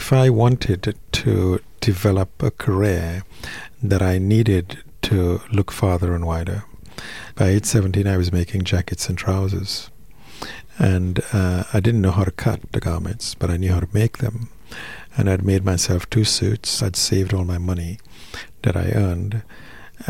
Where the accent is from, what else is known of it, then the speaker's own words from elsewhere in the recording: Trinidad & Tobago; I'm West Indian, you know. I'm from Trinidad.